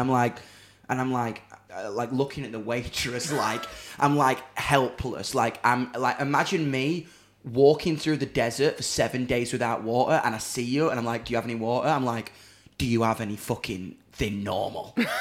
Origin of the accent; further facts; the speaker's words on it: Doncaster, Yorkshire and the Humber, United Kingdom; If you're into that shit, but I'm from Donny, man.